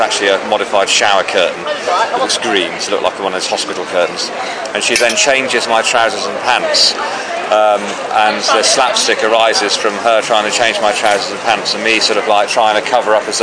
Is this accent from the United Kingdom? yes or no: yes; England, United Kingdom; we're all the same because we're English and we're in a foreign land.